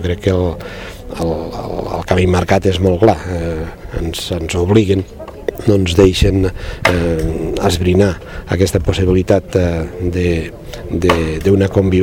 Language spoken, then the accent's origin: Catalan; Catalonia, Spain; I cal decidir que cal que prenguem opció i que com a catalans